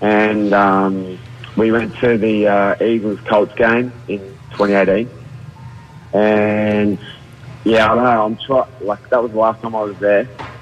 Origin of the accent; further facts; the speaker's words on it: Australia; I'm probably just biased towards Mailata because I'm Australian, I suppose.